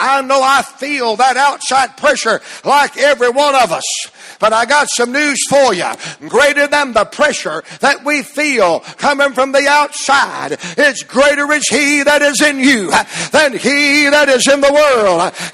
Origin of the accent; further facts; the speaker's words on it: Atlanta, Georgia, United States; I said, son, I'm from Atlanta, Georgia. Bring it on! I live in Atlanta, dude.